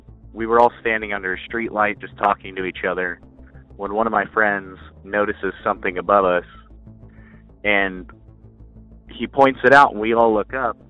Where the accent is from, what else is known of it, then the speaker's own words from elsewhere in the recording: Missouri, United States; I'm from Missouri in the Kansas City area.